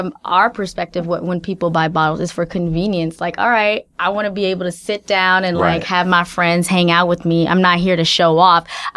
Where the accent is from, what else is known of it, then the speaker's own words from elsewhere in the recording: Atlanta, Georgia, United States; I grew up in Atlanta.